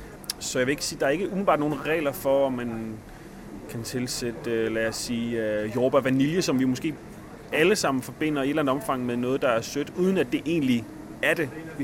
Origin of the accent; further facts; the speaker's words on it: Silkeborg, Central Denmark Region, Denmark; sågar i Silkeborg-området, hvor jeg er fra